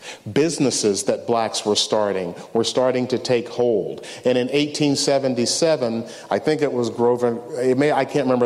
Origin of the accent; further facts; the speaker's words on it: Memphis, Tennessee, United States; as a kid growing up in Memphis, I can remember, both of my parents were born in 1926.